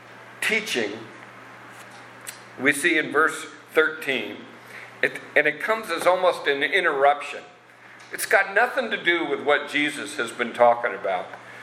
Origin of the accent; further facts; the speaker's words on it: Eugene, Oregon, United States; also born or lived in Southern California; now I grew up in Eugene with some Southern California influence.